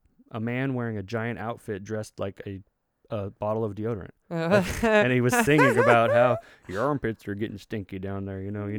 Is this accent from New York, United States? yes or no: no; Texas, United States; I grew up in Texas, and the closest mm-hmm. I got to it was health class.